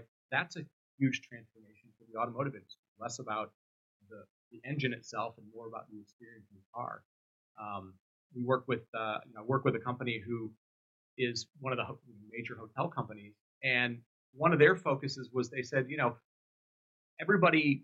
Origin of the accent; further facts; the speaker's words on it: Detroit, Michigan, United States; So you know, I grew up in Detroit